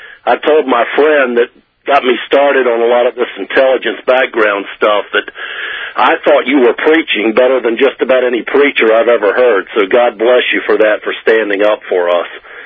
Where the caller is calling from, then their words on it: Chesapeake, Virginia, United States; from Chesapeake, Virginia.